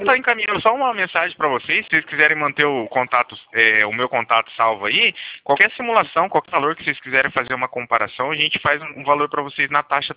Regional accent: Cornélio Procópio, Paraná, Brazil; Não, eu sou aqui pertinho, eu sou aqui de Cornélio Procópio, próximo de Assis.

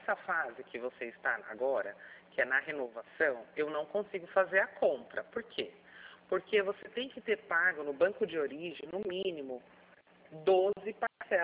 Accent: Osasco, São Paulo, Brazil; Verdade, eu morava em Quitaúna, nasci e criei em Quitaúna.

